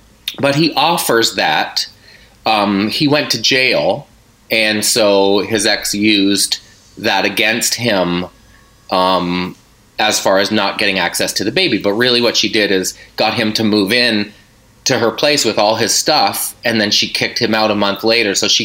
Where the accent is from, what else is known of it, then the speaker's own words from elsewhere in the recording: Nova Scotia, Canada; And I was like, no, I'm actually from Nova Scotia, just going home.